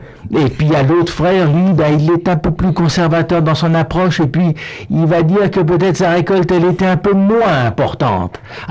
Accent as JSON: {"language": "French", "region": "Baden-Württemberg", "country": "Germany", "tie": "born or raised there", "said": "j'en ai bien connu aussi dans ma terre natale, en Forêt-Noire, en Allemagne."}